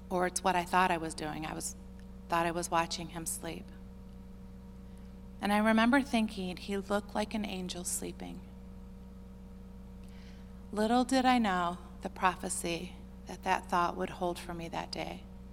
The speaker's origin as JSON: {"language": "English", "town": "South Bend", "region": "Indiana", "country": "United States", "said": "we're from South Bend, Indiana, and we usually did not see the sunshine for a good 3 months."}